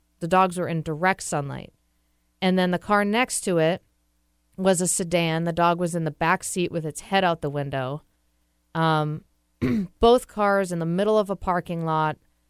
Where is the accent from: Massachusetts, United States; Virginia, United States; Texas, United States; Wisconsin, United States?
Massachusetts, United States; In Massachusetts, actually, last summer I was visiting. I'm from Massachusetts.